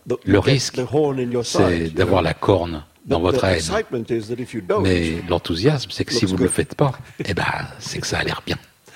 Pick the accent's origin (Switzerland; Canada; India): India; Mumbai, Maharashtra; Je me souviens quand j'étais enfant à l'école à Bombay. Au départ, parce que moi je suis né deux mois avant l'indépendance de l'Inde